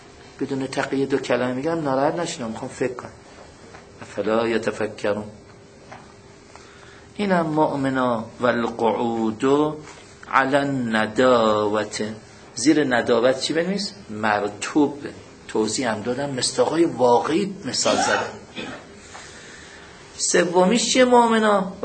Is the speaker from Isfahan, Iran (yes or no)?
no; Mashhad, Razavi Khorasan, Iran; حاج آقا بنده بچه مشهدم، استان خراسان رضوی، نیمه خشک.